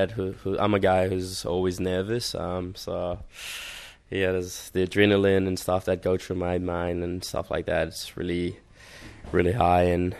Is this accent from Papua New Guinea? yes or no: yes; Papua New Guinea; I am from Papua New Guinea.